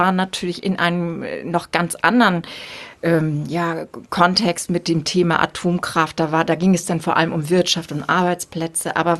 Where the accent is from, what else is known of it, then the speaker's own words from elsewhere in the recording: Wesselburen, Schleswig-Holstein, Germany; Also sonst in so einem Dorf, ich bin ja im Dorf aufgewachsen.